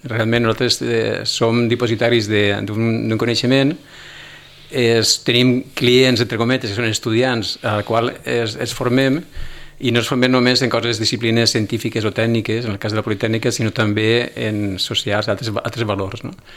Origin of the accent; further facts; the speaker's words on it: Alicante, Valencian Community, Spain; som d'Alacant, per exemple, i el nostre espai és la província d'Alacant